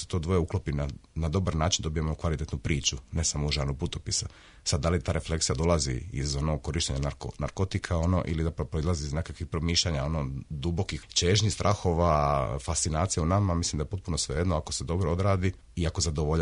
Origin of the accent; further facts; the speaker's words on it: Split, Split-Dalmatia County, Croatia; Jedan od gradova treba biti Split. Moj rodni grad